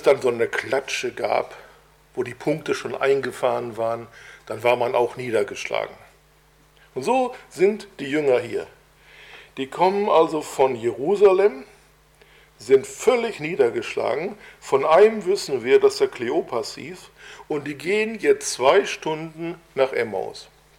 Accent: Bochum, North Rhine-Westphalia, Germany; ich komme ja aus Nordrhein-Westfalen, da gehörte sich das, da war man, ich komme aus Bochum

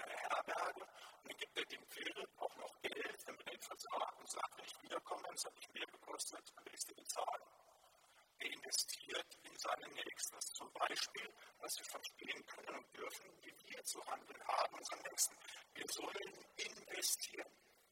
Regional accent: Germany; so in der Gegend, wo ich herkomme, da so vom Westerwald, im Sauerland her.

